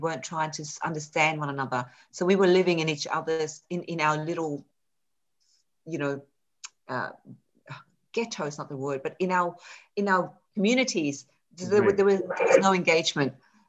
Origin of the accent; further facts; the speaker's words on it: Fairfield, New South Wales, Australia; where I was growing up in Fairfield, it was very culturally diverse. There were a lot of migrants and refugees being resettled